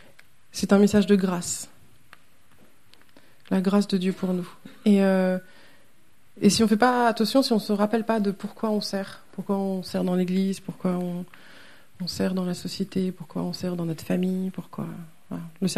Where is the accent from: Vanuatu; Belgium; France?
France; peut-être parfois plus en tant que Français aussi, parce qu'on est les meilleurs